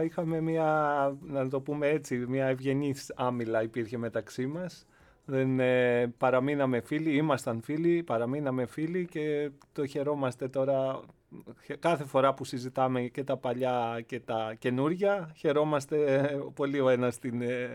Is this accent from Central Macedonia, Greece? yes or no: no; Hydra, Attica, Greece; έμενα στην Ύδρα, μεγάλωσα, έζησα και μεγάλωσα στην Ύδρα